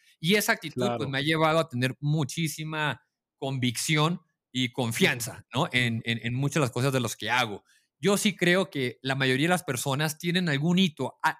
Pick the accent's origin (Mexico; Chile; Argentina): Mexico; Tijuana, Baja California; Pues yo crecí en México, crecí en Tijuana, rodeado de todo lo que un joven puede desear, ¿no? Una familia estable, que valora la educación.